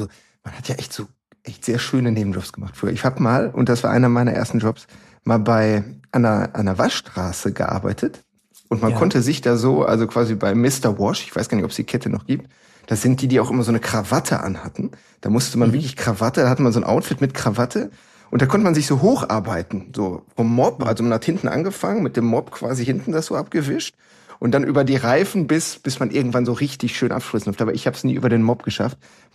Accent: North Rhine-Westphalia, Germany; ich komme auch aus dem Ruhrgebiet

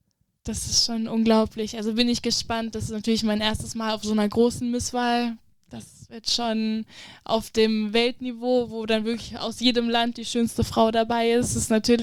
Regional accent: Oppershofen, Hesse, Germany; Also bei uns in Oppershofen, wo ich herkomme

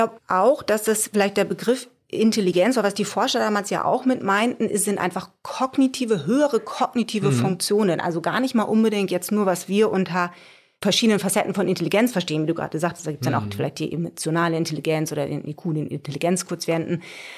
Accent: Kiel, Schleswig-Holstein, Germany; also born or lived in Munich; Ja, letztlich ist der Norden meine Heimat. Also ich komme von hier, bin in Kiel zur Schule gegangen

